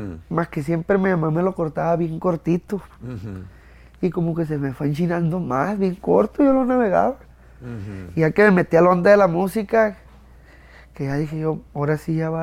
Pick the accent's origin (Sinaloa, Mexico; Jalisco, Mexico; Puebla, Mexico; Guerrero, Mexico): Sinaloa, Mexico; Culiacán; Soy de Culiacán, oiga. De ahí.